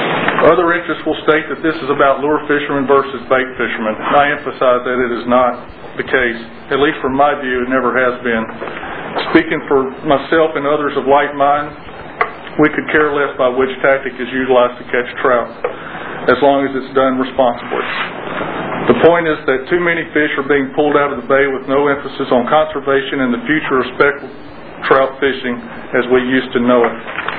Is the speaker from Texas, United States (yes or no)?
yes; Corpus Christi, Texas, United States; I'm from Corpus Christi, Texas.